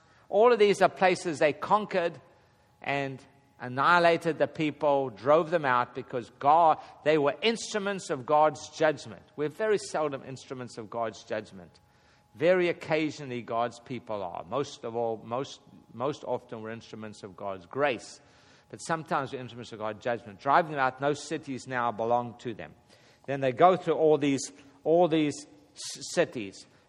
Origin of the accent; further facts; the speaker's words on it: South Africa; now in United States; that's everything I remember about growing up in South Africa until I came to America happened at that house.